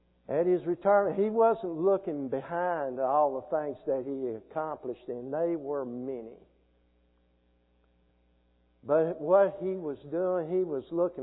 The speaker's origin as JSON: {"language": "English", "town": "Nashville", "region": "Tennessee", "country": "United States", "tie": "born or raised there", "said": "I grew up in Nashville, Tennessee. Don't get your hopes up. I cannot play a single instrument."}